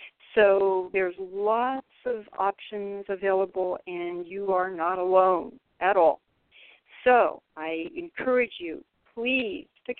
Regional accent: California, United States; I myself live in a retirement community in Florida. I came here from California approximately 6 months ago

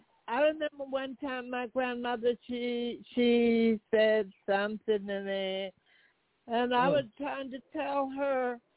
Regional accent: South Carolina, United States; Well, I'm from South Carolina also.

